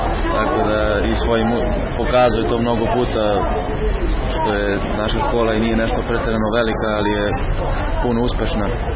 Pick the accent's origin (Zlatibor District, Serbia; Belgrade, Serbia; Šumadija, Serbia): Šumadija, Serbia; Kragujevac; dolazim iz Kragujevca, naravno iz Velikog Polja, to je Grošnice.